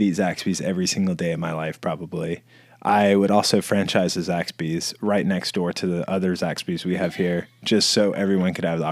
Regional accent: Mississippi, United States; Also, everybody and their brother and sister and cousin growing up in Mississippi, like, Sonic's where you hang out.

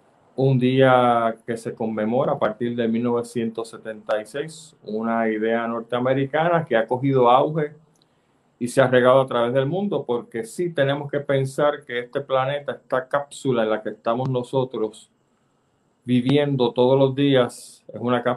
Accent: Santurce, Puerto Rico; Así que los dos somos de Santurce.

